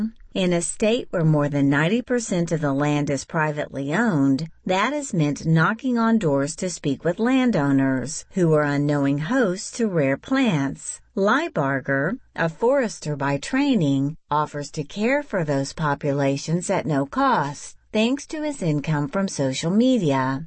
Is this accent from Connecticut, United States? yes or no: no; Texas, United States; also born or lived in Massachusetts; I was a volunteer for Audio Journal when I lived in Massachusetts. I've since moved back to my home state of Texas